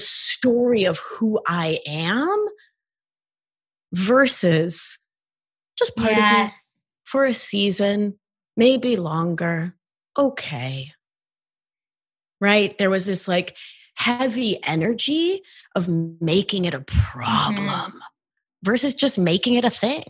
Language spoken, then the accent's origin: English; Argentina; I'm just lucky that I'm from Argentina, that my immigrant parents spoke to me in Spanish.